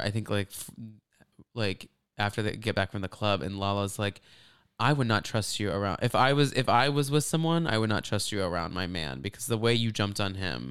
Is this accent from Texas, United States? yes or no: yes; Texas, United States; Growing up in Texas, like the Staten Island, Long Island, New York accent is so like hot